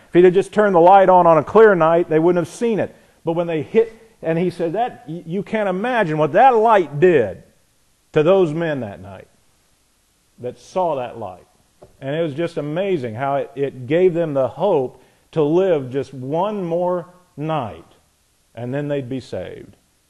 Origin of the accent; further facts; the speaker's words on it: Frankfort, Indiana, United States; Well, the guy who heard that was a guy from my hometown in Frankfort, Indiana